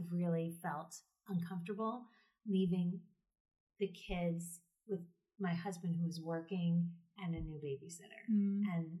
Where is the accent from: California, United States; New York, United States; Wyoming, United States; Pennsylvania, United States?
New York, United States; I'm an impatient person. I'm from New York.